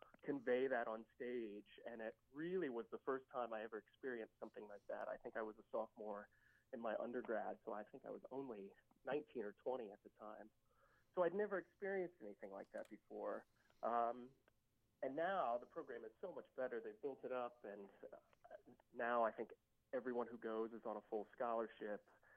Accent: Sidney, Ohio, United States; I grew up in Sidney, Ohio, which is about 45 minutes north of Dayton, Ohio

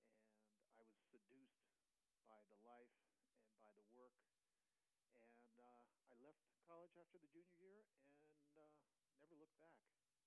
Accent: Connecticut, United States; I was raised in Connecticut. I went to parochial schools.

